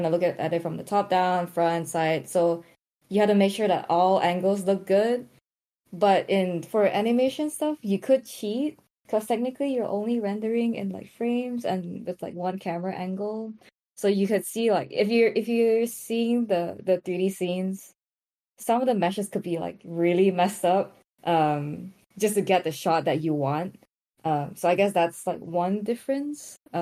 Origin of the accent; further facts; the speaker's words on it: Malaysia; I was born and raised in Malaysia.